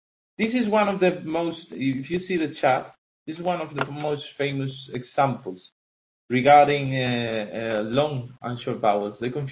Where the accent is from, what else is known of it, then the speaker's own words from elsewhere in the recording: Los Realejos, Canary Islands, Spain; Soy del norte, soy de Realejo. Yo soy de Realejo